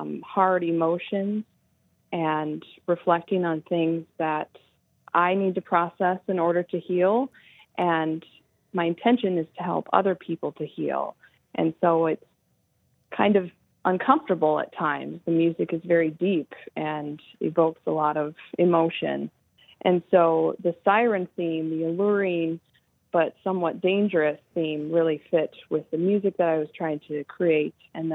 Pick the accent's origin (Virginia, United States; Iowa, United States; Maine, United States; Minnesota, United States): Minnesota, United States; Duluth; Yes, so I'm from Duluth, and I grew up swimming in Lake Superior and always felt very connected to water.